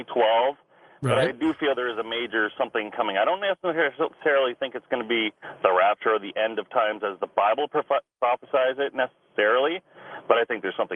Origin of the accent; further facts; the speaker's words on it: Canada; I'm from Canada, my own government.